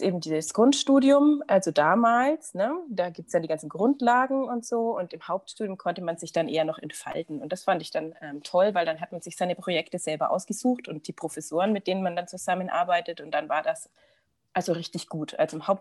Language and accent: German; Nuremberg, Bavaria, Germany; also ich komme aus Nürnberg